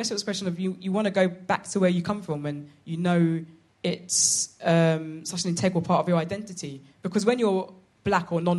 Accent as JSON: {"language": "English", "region": "London", "country": "United Kingdom", "said": "I'm from London."}